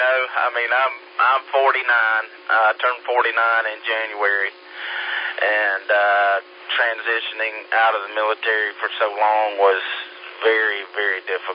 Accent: Campobello, South Carolina, United States; I'm originally from Campobello. I have a base station set up there, but I have a cabin on the 12-mile river out in the middle of nowhere in Pickens, South Carolina

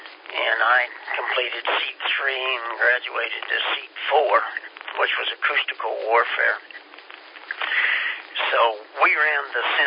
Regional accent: Kansas, United States; I didn't like shipboard life. I was from Kansas, and they said they didn't rock, and they did.

